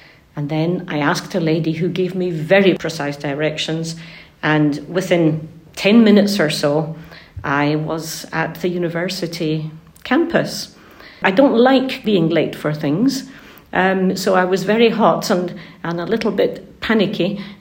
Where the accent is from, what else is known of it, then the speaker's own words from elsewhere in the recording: England, United Kingdom; And when he discovered that I was from England, he was very keen to tell me about his family that lived in England.